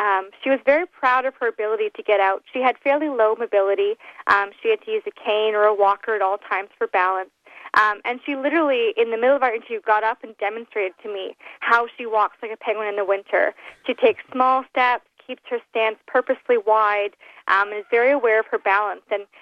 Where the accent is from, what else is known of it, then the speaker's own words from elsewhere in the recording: Canada; I'm not from Minnesota. I'm actually from Canada.